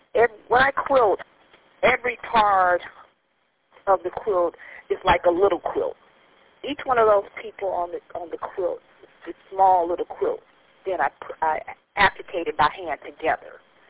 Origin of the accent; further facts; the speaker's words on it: Detroit, Michigan, United States; also born or lived in Atlanta / Houston; So as I moved from Detroit to Atlanta to Houston, the people that I have in the quilts are the people that reached me. As I was growing up